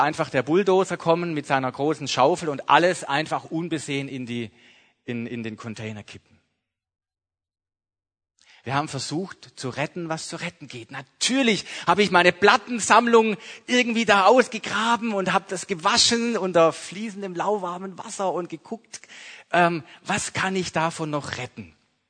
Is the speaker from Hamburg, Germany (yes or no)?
no; Mühlhausen an der Enz, Baden-Württemberg, Germany; Im Jahr 1993 war in dem Ort, wo ich aufgewachsen bin, meine Kindheit, meine Jugend verbracht habe, ein verheerendes Hochwasser. Mühlhausen an der Enz